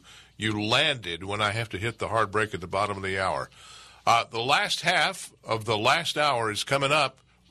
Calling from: Tyler, Texas, United States; I'm talking from Tyler, Longview, Texas, Northeast Texas right now.

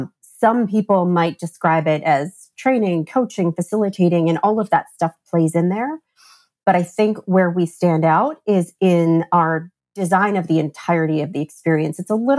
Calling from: New Jersey, United States; I am recording from New Jersey.

